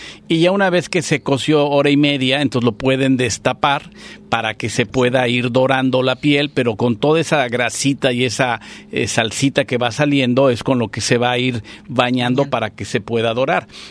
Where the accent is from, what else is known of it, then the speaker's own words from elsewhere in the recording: Mexico; como buenas familias mexicanas